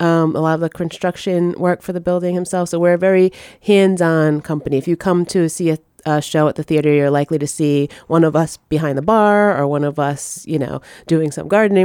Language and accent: English; Rhode Island, United States; I am, yes. I'm born and raised in Rhode Island. I live all the way in Cranston.